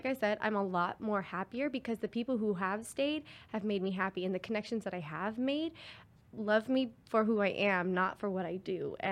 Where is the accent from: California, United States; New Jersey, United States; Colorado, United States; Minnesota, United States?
California, United States; Dixon; No, she lives in Dixon, but that's where my hometown is from.